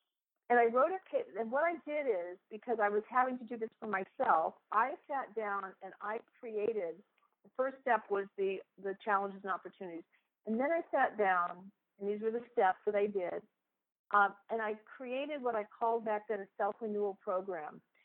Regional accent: Dartmouth, Massachusetts, United States; And when I first came back, I relocated back in my hometown area of Dartmouth, Massachusetts.

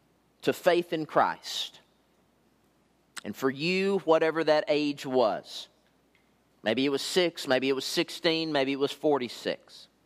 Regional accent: Alvarado, Texas, United States; I grew up in Alvarado, Texas. This is about 25 miles south of Fort Worth at the intersection of I-35 and Highway 67.

